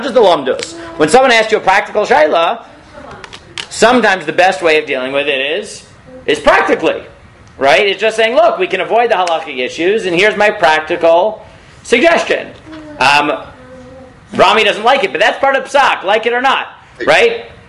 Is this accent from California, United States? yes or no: no; Staten Island, New York, United States; They never did this in my shul growing up in Staten Island, but in Israel they do it